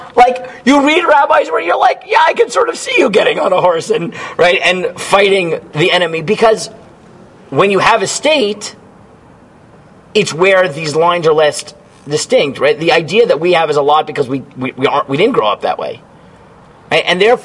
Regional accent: United States; now in Israel; That's because we grew up in America. But here, where you need a state, when you have a state, right, you're forced into these positions that maybe we weren't in growing up in America.

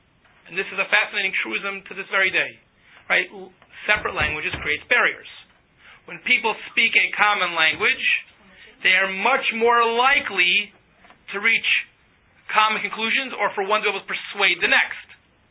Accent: United States; and I know English, I'm an American.

